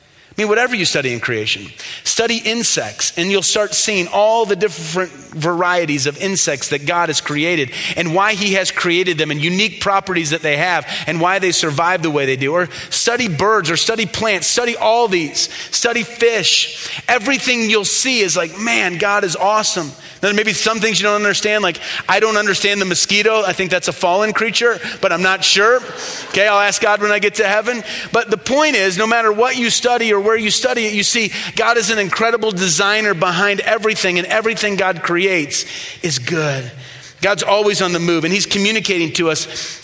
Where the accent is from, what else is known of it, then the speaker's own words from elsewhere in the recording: Midwest, United States; But I'm from the Midwest.